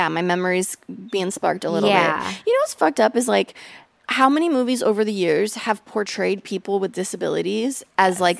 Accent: Pacific Northwest, United States; Because I grew up in the Northwest. The South is very different.

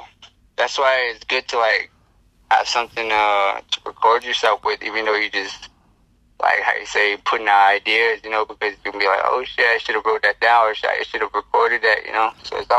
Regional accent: Navajo Nation, United States; Navajo Nation's where I come from here.

